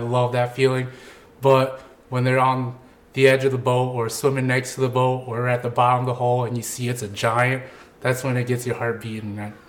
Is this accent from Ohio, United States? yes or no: no; Green Bay, Wisconsin, United States; So I was born and raised in Green Bay, so I lived here my whole life. I only left for a couple years when I went to college at UW-Milwaukee.